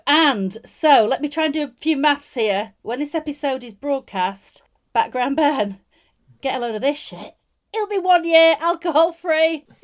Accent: North West England, United Kingdom; I am from Lancashire in the northwest of England. Mum of three, wife of one, got a dog.

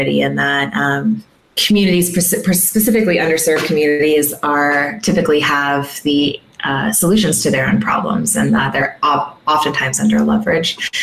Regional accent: Kansas City, Missouri, United States; but I was placed in my hometown, Kansas City, which is sometimes unusual for that program. So I came back here.

